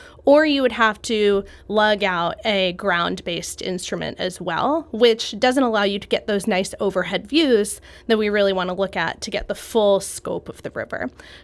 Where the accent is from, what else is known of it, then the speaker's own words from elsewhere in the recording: New Jersey, United States; And so I grew up on the Jersey Shore, so not so much topography there either.